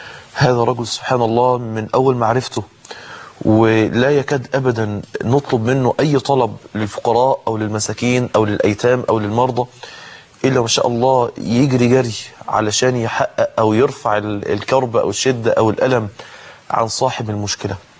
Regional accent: Mansoura, Dakahlia, Egypt; النهاردة يكون عندنا في المنصورة

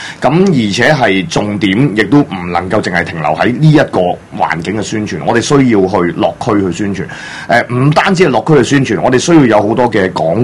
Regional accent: Hong Kong; 我哋香港人應該點樣去寫我哋自己嘅契約？

